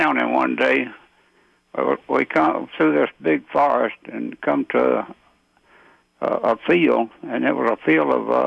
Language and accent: English; Elberton, Georgia, United States; I was born and raised in Elberton, Georgia, 1921, but in 1939, I went to Army Infantry at Fort Benning.